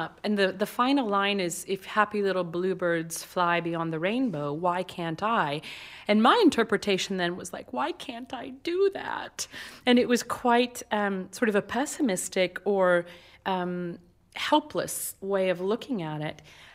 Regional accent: Kansas City, Missouri, United States; it's with the Kansas City Symphony, my hometown symphony

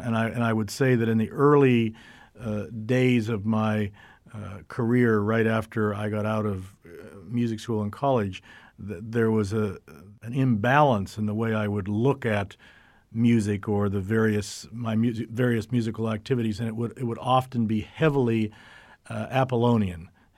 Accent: Youngstown, Ohio, United States; In Youngstown, Ohio.

